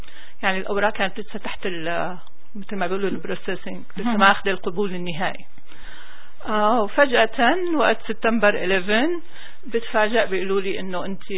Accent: Damascus, Damascus Governorate, Syria; moved away as an adult; also born or lived in Homs; now in Riyadh, Saudi Arabia; أنا من مواليد حمص، أصلي من حما، ربيت بالشام، درست بالرياض، خلصت يعني انتقلت على الرياض بال 2001، خلصت دراستي الجامعية حاصلة على بكالوريوس بعلوم المختبرات الطبية من جامعة الملك سعود، واشتغلت بالرياض

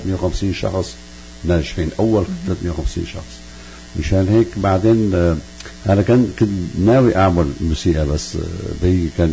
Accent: Kessab, Latakia Governorate, Syria; moved away as an adult; also born or lived in France; ولدان بكسب، بسوريا بكسب، وبلشت بالموسيقى لحالي

